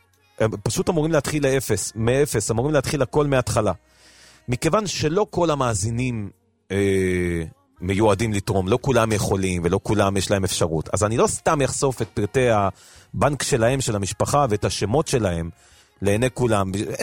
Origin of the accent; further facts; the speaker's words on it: Bnei Brak, Tel Aviv District, Israel; איפה שאני גדלתי בתור ילד ברחוב חידה בבני ברק, מקום מגוריהם של ההורים